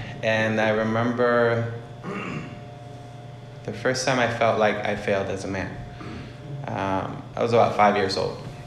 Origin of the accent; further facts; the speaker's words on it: Puerto Rico; I was born and raised in Puerto Rico. My family came to this country during an anti-Puerto Rican movement.